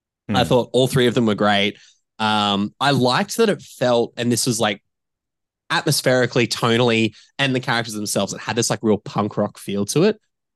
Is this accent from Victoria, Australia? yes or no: no; Brisbane, Queensland, Australia; I'm from Brisbane, so we obviously all connected on that level.